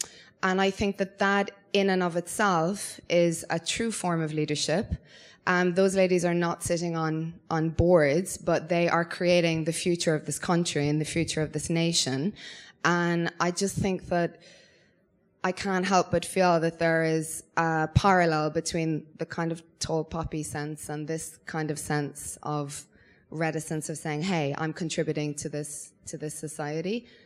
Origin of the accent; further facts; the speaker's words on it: Ireland; now in New Zealand; I have to say I had a bit of reticence to ask a question because I'm obviously not from New Zealand. I'm from Ireland